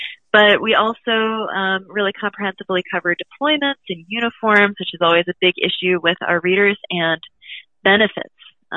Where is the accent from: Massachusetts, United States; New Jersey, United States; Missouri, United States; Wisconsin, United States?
Massachusetts, United States; Boston; also born or lived in New York City, United States; I grew up in Boston and went to school in New York City, and my first job out of college was in Jacksonville, North Carolina